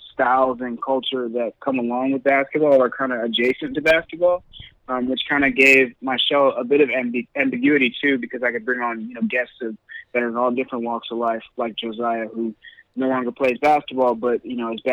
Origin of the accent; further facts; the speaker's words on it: Los Angeles, California, United States; And being from Los Angeles, growing up in Los Angeles, I didn't want to leave L.A.